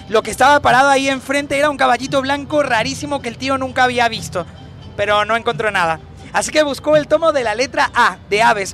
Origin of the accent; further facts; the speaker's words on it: Venezuela; Yo no soy mexicano, soy venezolano